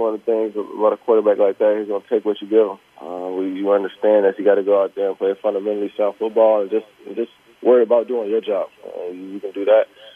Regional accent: Illinois, United States; also born or lived in California; Being that growing up in Illinois, I used to drink sweet tea all the time. So I moved to California

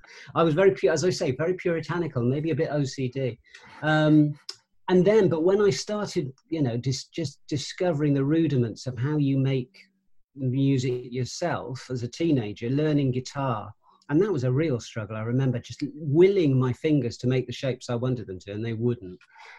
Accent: Cheltenham, South West England, United Kingdom; I grew up in Cheltenham

